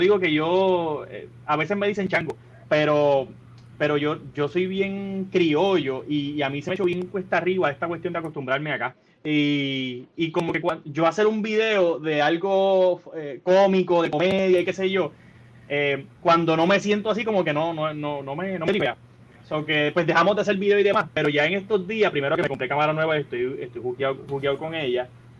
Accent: Puerto Rico; moved away; Pero es ese calor y hermandad que hay entre nosotros como puertorriqueños, acá no lo hay y lo extraño muchísimo.

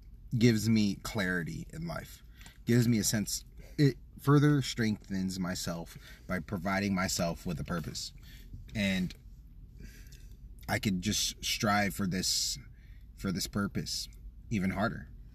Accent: United States; I'm definitely more American than anything. Like, I have Filipino culture. I grew up around Filipino culture.

